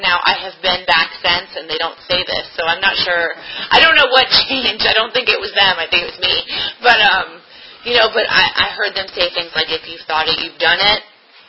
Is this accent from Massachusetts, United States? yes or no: no; Arlington, Virginia, United States; And I grew up in Virginia. I grew up in Arlington, Virginia, and I had a really great family.